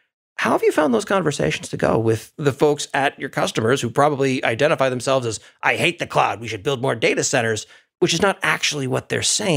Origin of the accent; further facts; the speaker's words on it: New England, United States; growing up in New England, I remember those days too.